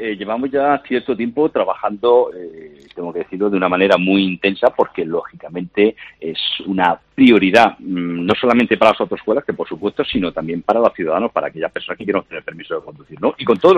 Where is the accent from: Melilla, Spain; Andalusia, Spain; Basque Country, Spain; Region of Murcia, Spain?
Region of Murcia, Spain; yo soy de Murcia, como creo que sabes